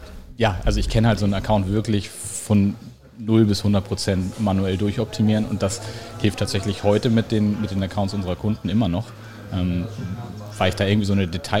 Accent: Flensburg, Schleswig-Holstein, Germany

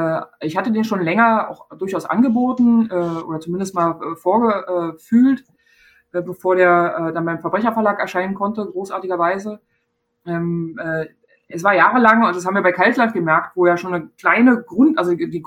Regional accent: East Germany, Germany; born or raised there

